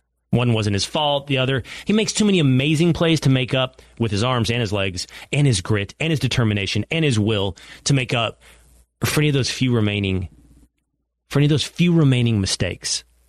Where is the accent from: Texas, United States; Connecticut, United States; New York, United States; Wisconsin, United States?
Texas, United States; But no, I don't miss it whatsoever. I'm a Texan.